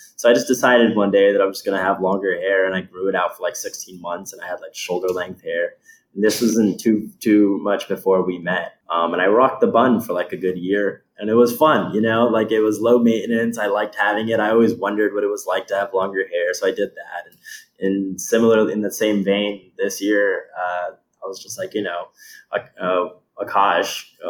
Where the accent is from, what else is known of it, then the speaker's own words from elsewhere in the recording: New Jersey, United States; Yeah, so I grew up in New Jersey, North Jersey.